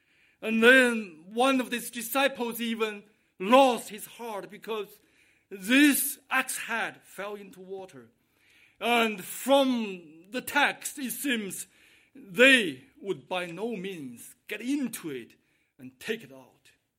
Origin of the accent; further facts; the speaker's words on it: China; now in Canada; I came to Canada from China 24 years ago. I know with me there's many other immigrants.